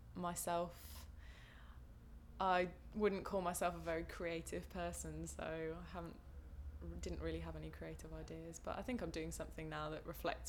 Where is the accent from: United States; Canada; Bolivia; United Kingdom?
United Kingdom; Northampton, East Midlands; I'm 21 and I'm from Northampton.